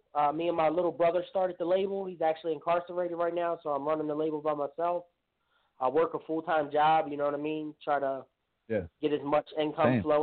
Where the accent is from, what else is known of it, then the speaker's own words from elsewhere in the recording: Baltimore, Maryland, United States; Yeah, I'm from Baltimore, Maryland, down in the city here in Baltimore.